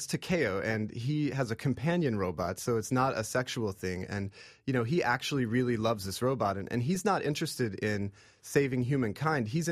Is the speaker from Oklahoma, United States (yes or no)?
yes; Oklahoma, United States; Well, I grew up in Oklahoma and in the Cherokee Nation, and I'm part Cherokee